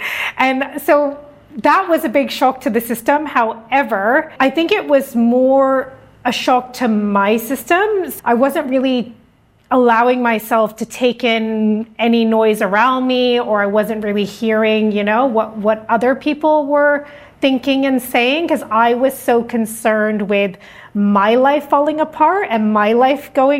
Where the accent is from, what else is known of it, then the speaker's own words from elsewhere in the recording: India; Obviously, I feel like if anyone asks me where I'm from, I always say I'm Indian, right? I'm very proud of my heritage, very proud of my ethnicity, my culture.